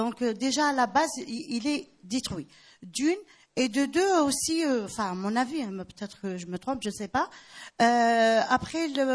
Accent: Algeria; moved away as an adult; Alors, moi, je suis une Algérienne. Donc, je suis venue d'Algérie pour faire des études.

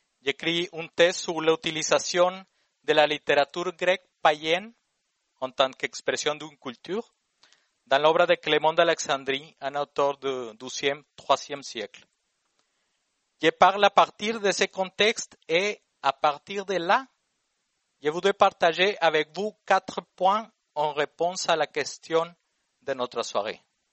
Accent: Mexico; Je viens du Mexique, un pays qui, parmi d'autres caractéristiques, a encore aujourd'hui plus de 60 peuples autochtones.

